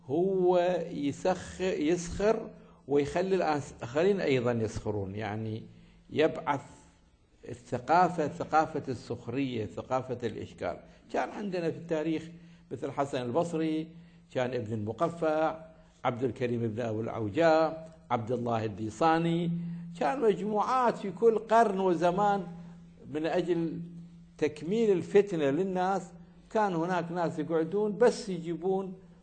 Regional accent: Iraq; أيام زمان كان هناك في عندنا في العراق ناس يعني أطفال متأثرين ببعض الكلمات الجوفاء

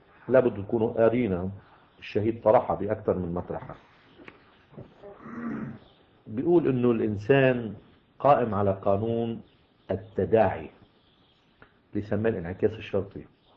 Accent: Lebanon; دعا لبرلمان عندنا بلبنان

